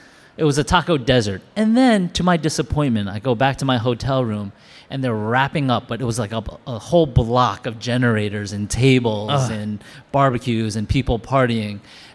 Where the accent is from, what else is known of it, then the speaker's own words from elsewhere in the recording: Edgemont, New York, United States; also born or lived in Queens; I kind of grew up here. I was born in Queens and then spent my kid years in Edgemont, but my father worked at the UN and my mom worked at NYU, so I was just constantly down here.